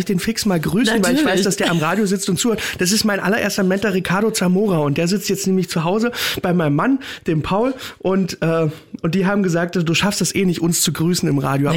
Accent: Berlin, Germany; ich bin da geboren, ich lebe da mein Leben lang, ich war auch mal im Friedrichshain, da wo es richtig cool ist, das habe ich dann aber auch nur 2 Jahre ausgehalten

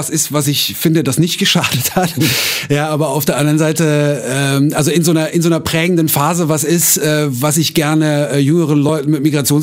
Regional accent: Eschweiler, North Rhine-Westphalia, Germany; Ich bin in Eschweiler im Rheinland aufgewachsen, tut mir leid.

